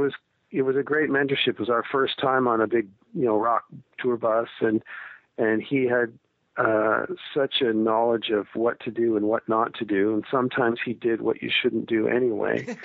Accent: Canada; We were in being Canadian.

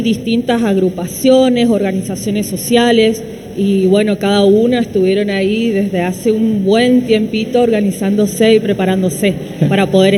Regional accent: northern Argentina, Argentina; Sí, yo del norte y mirá, estoy como si fuera que soy del sur.

